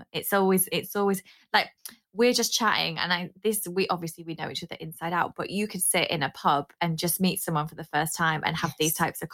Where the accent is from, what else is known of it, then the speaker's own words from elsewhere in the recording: Yorkshire and the Humber, United Kingdom; But we're from North. Yorkshire